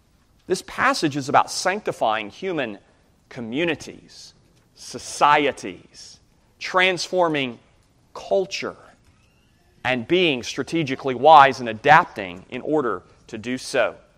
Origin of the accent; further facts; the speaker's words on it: the South, United States; now in Arizona, United States; I'm a Southerner and always will be, even though I live in Arizona.